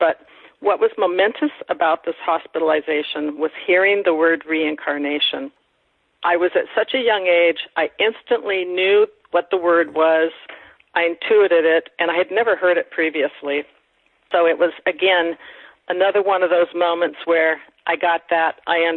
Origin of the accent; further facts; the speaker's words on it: Stockton, California, United States; born there; I was born in Stockton, California. One of seven girls and two boys in the family. I'm third from the youngest. I was born post-World War II.